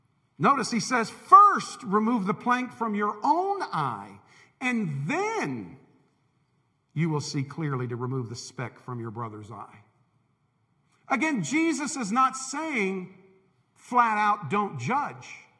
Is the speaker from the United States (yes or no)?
yes; Tampa, Florida, United States; When I was growing up in Tampa, we would go out fishing in Tampa Bay or in the Gulf, and we would catch catfish.